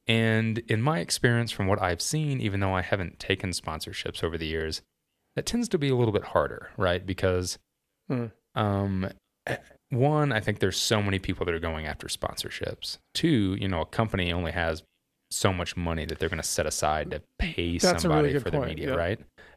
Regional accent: Indiana, United States; I should know this stuff. I grew up in Indiana.

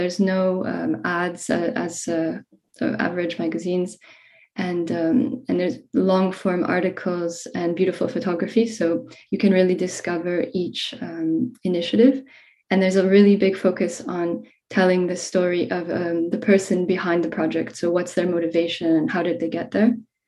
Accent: Toronto, Ontario, Canada; now in Luxembourg; I'm from Toronto, Canada, and I came to Luxembourg already 12 years ago. So I've been here quite a while.

